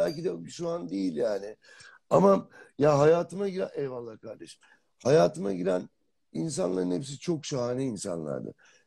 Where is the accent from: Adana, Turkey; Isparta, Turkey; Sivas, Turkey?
Sivas, Turkey; Ben Sivas'ta sobalı ve iki odalı bir evde doğdum.